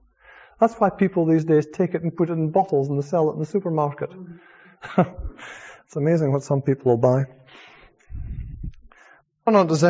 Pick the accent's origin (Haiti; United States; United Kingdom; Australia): United Kingdom; Scotland; being a Scotsman